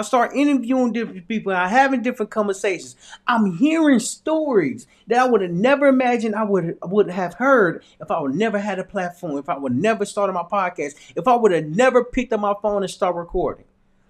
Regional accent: Little Rock, Arkansas, United States; because I'm from Little Rock, Arkansas.

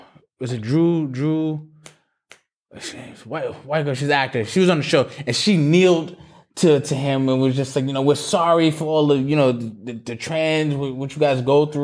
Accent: Roxbury, Massachusetts, United States; I'm from Roxbury, Massachusetts, and I've never heard of anyone who wanted to attack people because they're trans.

